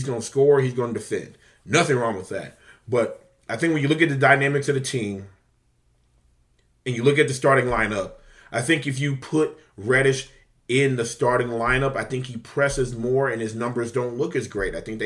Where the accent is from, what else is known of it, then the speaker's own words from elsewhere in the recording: Louisiana, United States; You guys know I'm from Louisiana. I do love my Pelicans.